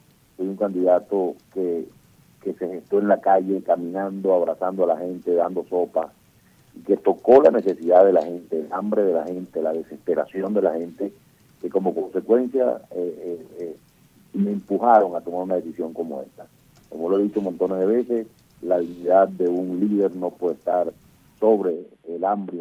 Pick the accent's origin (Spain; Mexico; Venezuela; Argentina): Venezuela; O sea, como venezolano, tengo la responsabilidad de cooperar